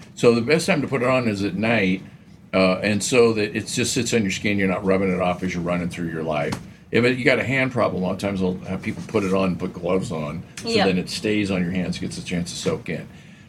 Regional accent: Oregon, United States; Now, I grew up in Oregon, where it's moist.

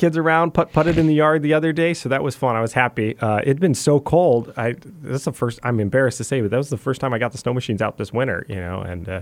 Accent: Alaska, United States; my family is third generation Alaskan. So we came up here from Wisconsin in the 30s or so. My dad was born in Anchorage. He went to college up here in the 70s at UAF. I went to college at UAF

